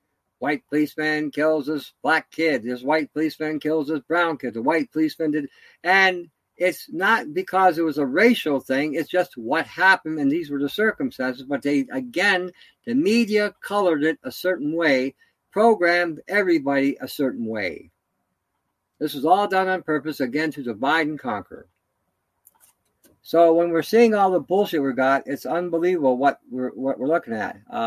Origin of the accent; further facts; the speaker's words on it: Detroit, Michigan, United States; I grew up in Detroit. I grew up in the 60s. I saw the riots. I had a tank coming down our street.